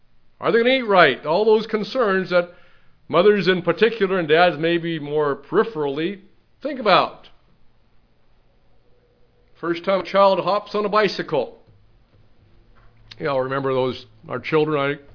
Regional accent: Pacific Northwest, United States; Growing up in the Northwest, you get three or four cars of, you know, teenagers, and off you go together on some adventure.

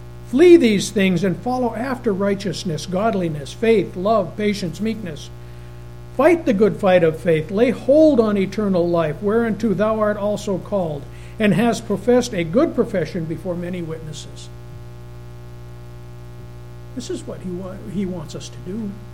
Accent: New England, United States; I remember years ago, growing up in New England, the local newspaper was what they call the Manchester Union.

